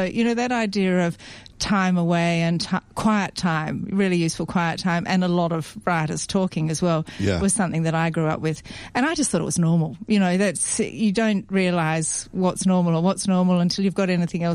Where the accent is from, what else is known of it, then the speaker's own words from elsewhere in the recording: Melbourne, Victoria, Australia; So I grew up, my grandparents were from the country. So we always did the backwards and forwards to the country.